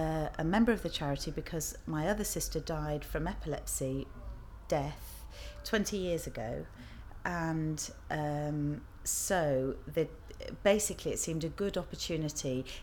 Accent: Anglesey, Wales, United Kingdom; now in Liverpool, United Kingdom; And I was brought up in Anglesey, in North Wales

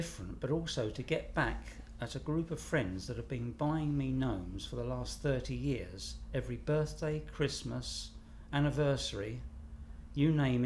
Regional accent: Croydon, London, United Kingdom; I'm 63 and I come from Croydon.

